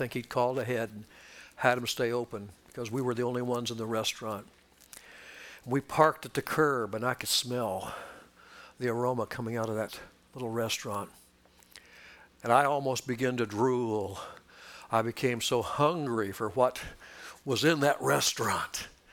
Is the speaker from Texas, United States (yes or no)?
no; California, United States; it's a different style than what I grew up with in Southern California.